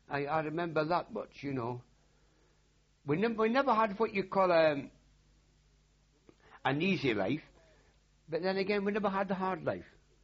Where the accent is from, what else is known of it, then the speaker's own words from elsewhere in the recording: Linwood, Scotland, United Kingdom; born there; I was born in Linwood in Scotland, not far from Paisley. Very small village, only two streets.